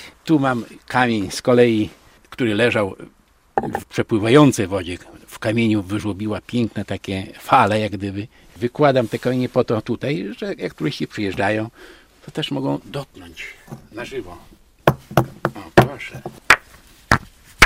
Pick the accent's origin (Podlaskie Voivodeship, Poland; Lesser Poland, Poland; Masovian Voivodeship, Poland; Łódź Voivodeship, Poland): Podlaskie Voivodeship, Poland; Siemiatycze; also born or lived in Wrocław; Ale cały czas, mimo że Wrocław jest pięknym miastem, jednak ciągnęło mnie do Siemiatycz, do mojego rodzinnego miasteczka. No i tutaj chyba już dożyję swoich dni.